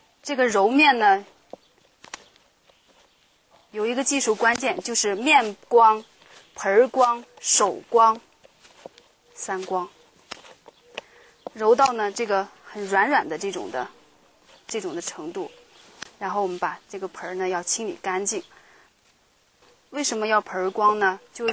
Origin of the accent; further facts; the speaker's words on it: Shanxi, China; 我的家乡在中国山西